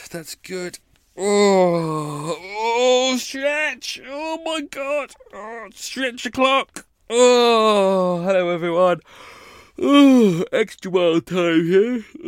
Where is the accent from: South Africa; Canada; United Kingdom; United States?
United Kingdom; Coffee, yes, because I'm British it'll be instant coffee.